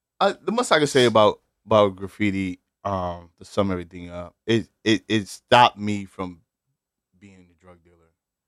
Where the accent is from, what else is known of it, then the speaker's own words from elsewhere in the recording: Connecticut, United States; I'm from Connecticut, so I don't see what's going on.